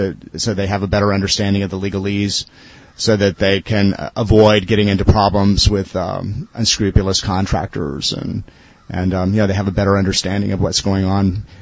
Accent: Miami, Florida, United States; now in New Orleans, United States; Well, I'm from Miami, and Hurricane Katrina hit us in South Florida about 5 days before it hit here

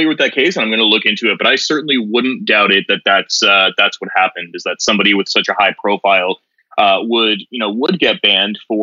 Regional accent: Connecticut, United States; Senator Richard Blumenthal from Connecticut, you know, my home state here

